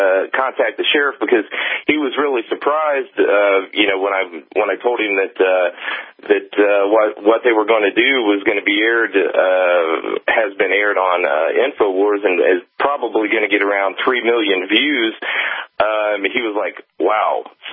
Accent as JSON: {"language": "English", "region": "Ohio", "country": "United States", "said": "I'm originally from Montgomery County, Ohio, which is where WHIO Channel 7 was that reported all that."}